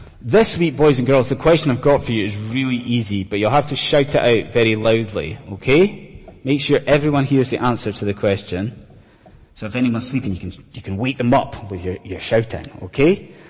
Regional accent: Scotland, United Kingdom; I'm a Scottish Highlander.

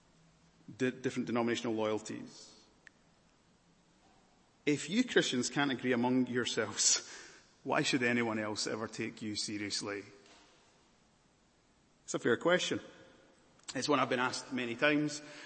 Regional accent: Scotland, United Kingdom; I come from Scotland.

